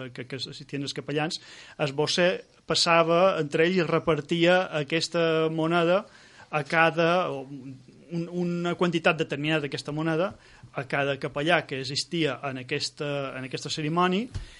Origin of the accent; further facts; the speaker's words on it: Balearic Islands, Spain; Jo crec que a Mallorca, així, una mica, així com som molts mallorquins